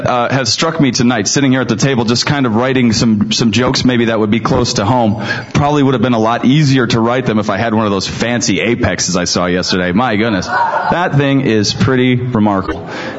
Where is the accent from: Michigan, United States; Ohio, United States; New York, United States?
Michigan, United States; now in California, United States; So I grew up in Michigan and had several opportunities to get involved in different activities as a young student.